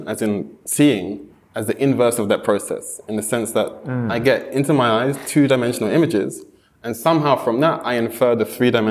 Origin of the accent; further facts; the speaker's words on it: London, United Kingdom; Yeah, so I'm from London.